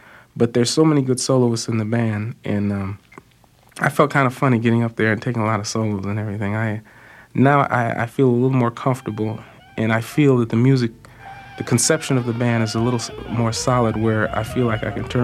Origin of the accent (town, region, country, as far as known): Cleveland, Ohio, United States; now in Chicago, United States